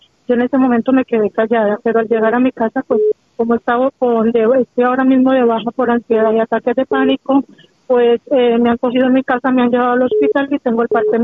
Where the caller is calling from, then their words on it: Madrid, Community of Madrid, Spain; de Madrid.